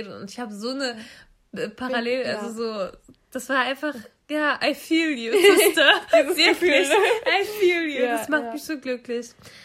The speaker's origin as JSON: {"language": "German", "town": "Wolfsburg", "region": "Lower Saxony", "country": "Germany", "said": "wenn man mich fragt, woher kommst du? Und ich Wolfsburg sage."}